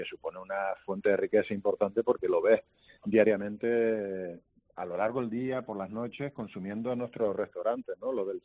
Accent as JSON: {"language": "Spanish", "town": "Icod de los Vinos", "region": "Canary Islands", "country": "Spain", "said": "es que somos el pueblo de Canarias que más tradiciones vivas tiene, conserva"}